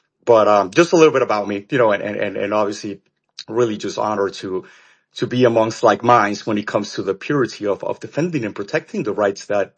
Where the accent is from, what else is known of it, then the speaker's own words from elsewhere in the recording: El Salvador; now in United States; I'm from El Salvador, born and raised, and I took 14 years for my family to become U.S. citizens.